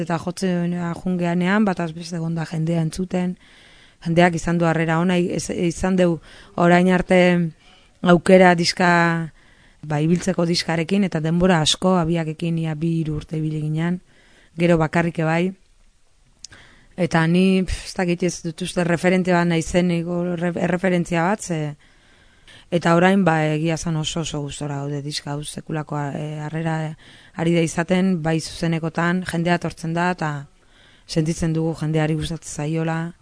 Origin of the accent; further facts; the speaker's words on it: Azkoitia, Basque Country, Spain; born there; Eta bueno, Azkoitin jaio nitzen, orain dela 35 urte.